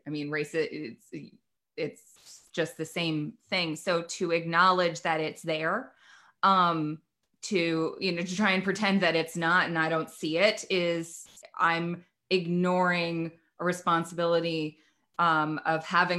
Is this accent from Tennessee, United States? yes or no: yes; Nashville, Tennessee, United States; I grew up in Nashville, Tennessee